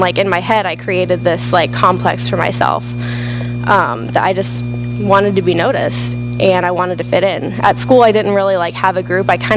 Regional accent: Omaha, Nebraska, United States; I grew up in Omaha, Nebraska. I'm from the Midwest.

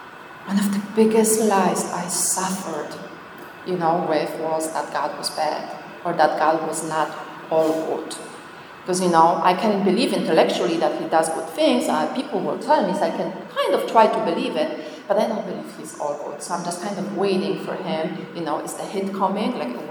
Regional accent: Poland; I was born in Poland, born and raised in Poland.

